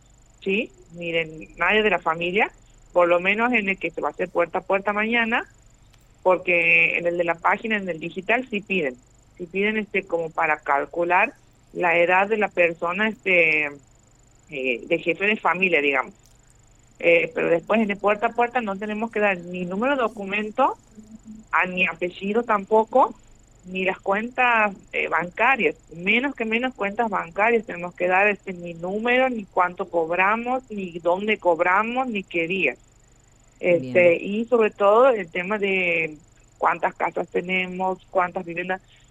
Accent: Argentina; nosotros como ciudadanos argentinos tenemos la obligación de exigirle al censista la identificación

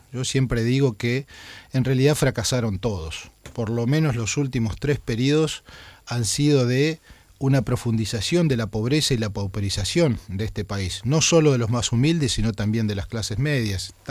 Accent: Neuquén, Argentina; Y bueno, en realidad soy más patagónico porque yo me crié en Neuquén.

